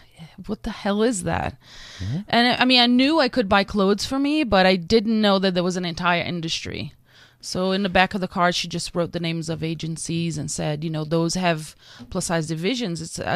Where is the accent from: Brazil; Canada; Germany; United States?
Brazil; Amazon; moved away; also born or lived in Rio de Janeiro; I was born in Rio, but I grew up in the Amazon.